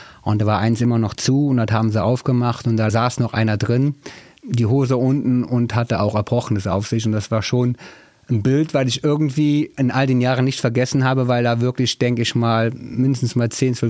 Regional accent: Müllenbach, Rhineland-Palatinate, Germany; Genau, ich bin in Müllenbach geboren und hoffe, ich darf noch viele Jahre in Müllenbach bleiben.

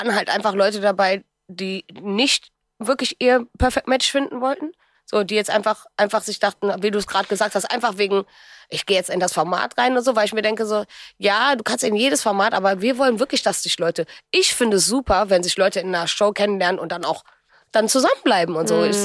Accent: Wuppertal, North Rhine-Westphalia, Germany; now in Berlin, Germany; Ich komme ja eigentlich aus NRW. Ich komme ja eigentlich aus so halbe Stunde von Köln entfernt.

